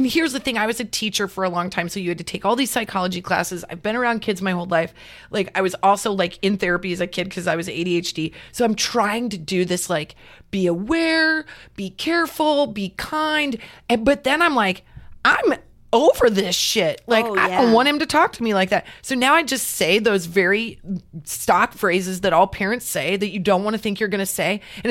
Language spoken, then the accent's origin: English; Nebraska, United States; my husband's from Texas. We're from Nebraska.